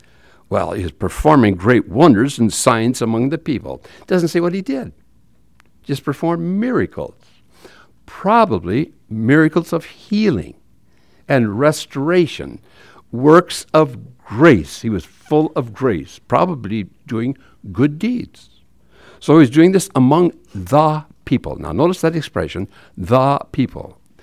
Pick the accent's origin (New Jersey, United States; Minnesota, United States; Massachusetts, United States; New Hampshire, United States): Minnesota, United States; Hinckley; Remember, I grew up in Hinckley, Minnesota, where the men are men and pansies are flowers and the women are slightly above average. That's where I grew up in Hinckley.